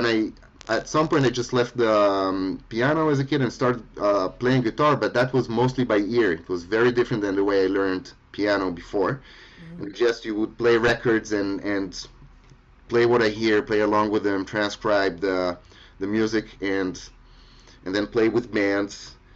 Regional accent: Israel; growing up in Israel, which is, you know, really young country in one hand. I was like basically the first generation

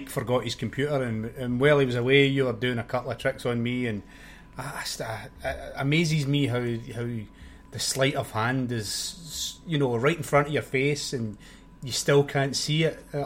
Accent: Scotland, United Kingdom; moved away as an adult; I left Scotland. I came here, about 8 years ago. So I was in my mid to late 30s. So by that time, my accent's obviously

